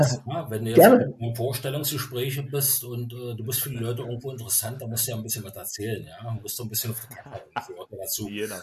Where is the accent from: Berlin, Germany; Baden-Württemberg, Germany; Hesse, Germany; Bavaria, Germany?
Berlin, Germany; now in Möser, Germany; ich wohne eigentlich schon immer, seit man mich in Schönebeck kennt, im Möser. Ja, wie gesagt, ich bin gebürtiger Berliner.